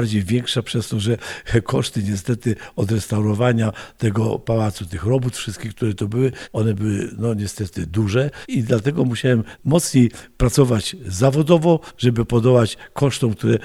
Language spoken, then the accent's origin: Polish; Skępe, Kuyavian-Pomeranian Voivodeship, Poland; born there; ja się urodziłem w takim niedużym miasteczku w województwie kujawsko-pomorskim, Skępe, gdzie właśnie jest takie bardzo, bardzo renesansowe, zabytkowe sanktuarium Matki Boskiej Skępskiej.